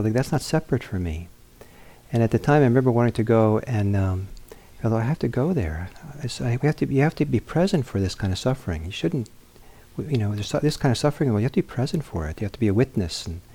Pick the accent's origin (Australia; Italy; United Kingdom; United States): Italy; I grew up on the edge of the Mediterranean, part of my growing up in Italy.